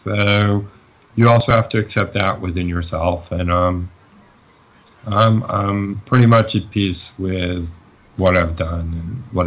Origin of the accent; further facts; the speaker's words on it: Queens, New York, United States; You know, when I lived in New York, I grew up in Queens, and I had hundreds of friends there, literally, or acquaintances.